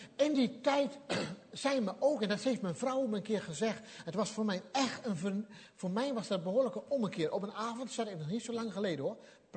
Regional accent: Gelderland, Netherlands; Ik kom van de Veluwe en denk ik van, och, wat ziet het hier allemaal prachtig uit.

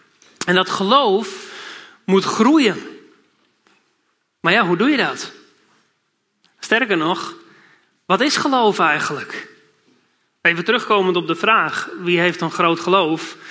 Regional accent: Amsterdam, North Holland, Netherlands; ik kom uit Amsterdam.

